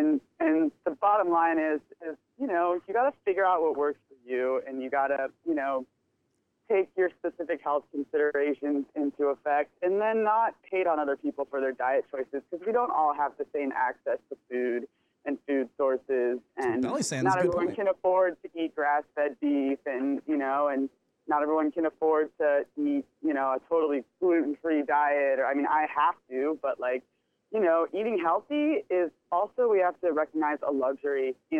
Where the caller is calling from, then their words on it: San Diego, California, United States; from San Diego.